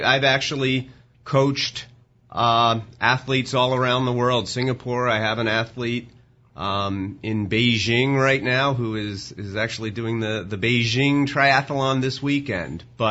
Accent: Philadelphia, Pennsylvania, United States; I grew up in the Philadelphia area, lifelong resident and Eagles fan.

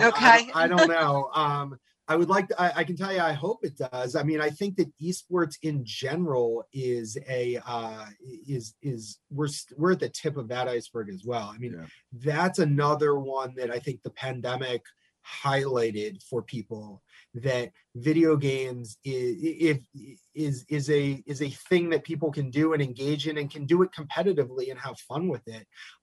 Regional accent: Pittsburgh, Pennsylvania, United States; because I grew up in Pittsburgh and I managed to raise two boys here

